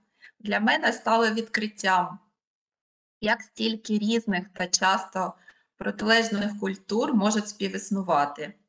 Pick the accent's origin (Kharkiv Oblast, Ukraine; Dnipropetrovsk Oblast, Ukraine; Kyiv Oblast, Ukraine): Kharkiv Oblast, Ukraine; Kharkiv; now in Australia; Я народилась та виросла в Україні в місті Харків. Але у 2016 році моє життя вирішило відправити мене до прекрасної країни під назвою Австралія.